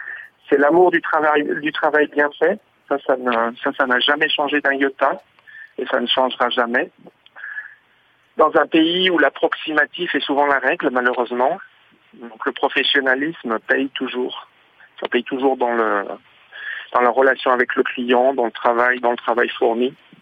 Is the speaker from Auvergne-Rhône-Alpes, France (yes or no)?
yes; Auvergne-Rhône-Alpes, France; Je suis originaire de Savoie et mes grands-parents étaient agriculteurs en montagne. Et j'allais passer mes étés dans leur chalet d'alpage.